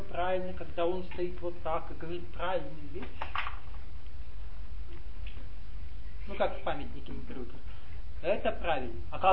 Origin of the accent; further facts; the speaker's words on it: Ulan-Ude, Buryatia, Russia; born there; Просто, вот, если вижу, долго собрался, я говорю, а родился я в Сибири. Смотрят, Улан-Удэ. И кавказская морда стоит.